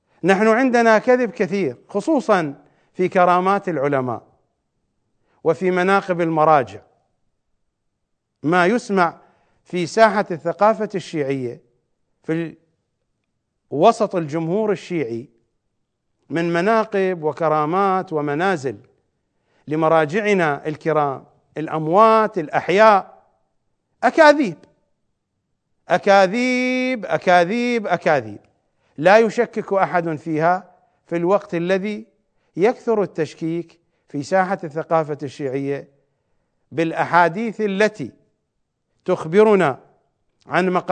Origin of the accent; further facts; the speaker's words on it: Iraq; accent: Iraqi; يعني شخص يلبس صاية، الصاية في لهجتنا العراقية وهي كلمة جاء بها من اللغة الفارسية